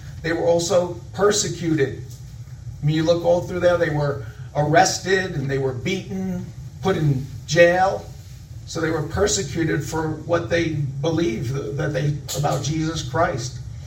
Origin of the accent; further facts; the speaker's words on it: Long Island, New York, United States; Well, good morning. I'm from Long Island, New York